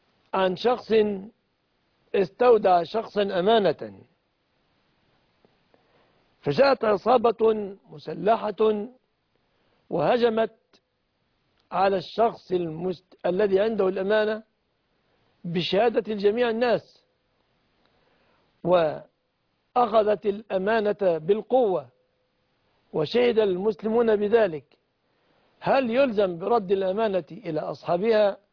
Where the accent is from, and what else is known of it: Egypt